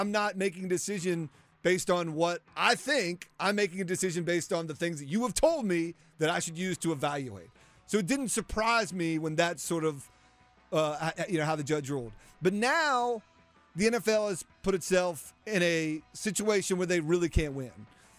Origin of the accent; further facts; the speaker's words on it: United States; something about being an American, especially one who grew up for me in the 80s and 90s